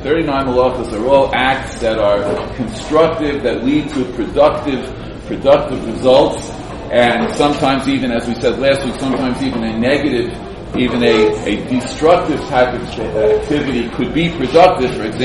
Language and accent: English; Brooklyn, New York, United States; So, you know, growing up in Brooklyn, I used to wonder